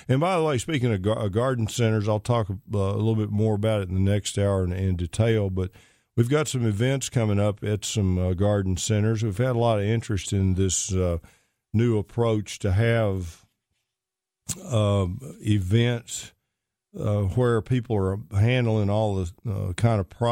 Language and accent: English; Pittsburgh, Texas, United States; my old stomping grounds, Mount Pleasant, about 10 miles away from where I grew up in Pittsburgh, Texas.